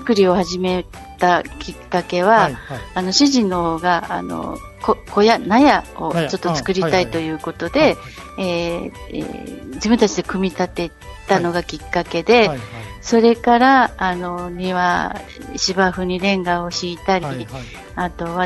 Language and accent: Japanese; Naha, Okinawa, Japan; 那覇の出身です。